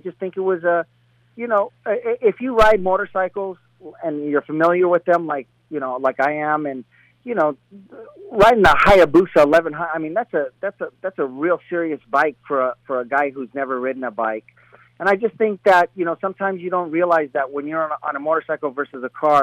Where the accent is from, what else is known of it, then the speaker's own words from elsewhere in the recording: Colombia; now in United States; I was born in Colombia, South America. My family migrated here to the States, and I got into sports when I was younger in Colombia.